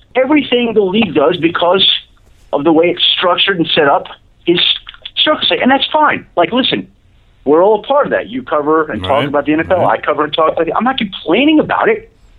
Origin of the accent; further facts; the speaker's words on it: East Coast, United States; As a guy who grew up in the East Coast and went to school in the Midwest and lived in the Midwest, so can I.